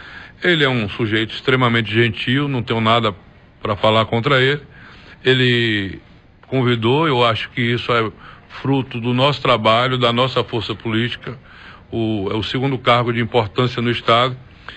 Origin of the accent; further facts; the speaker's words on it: Bahia, Brazil; o povo da Bahia, povo da minha terra, as pessoas que eu represento sempre foram muito generosas comigo.